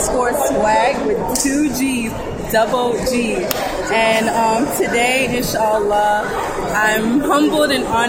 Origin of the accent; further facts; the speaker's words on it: New Jersey, United States; I'm from New Jersey. I attend Mosque number 25.